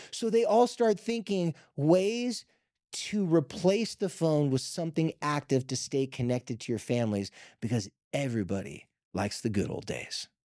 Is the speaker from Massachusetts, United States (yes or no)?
no; Carlsbad, California, United States; I remember in my hometown in Carlsbad when I lived by the beach